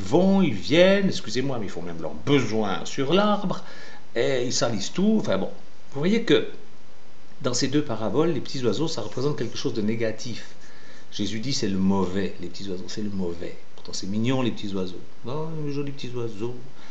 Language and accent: French; Chexbres, Vaud, Switzerland; Quand j'étais enfant, je vivais à Chèbre, dans mon village, paysan vigneron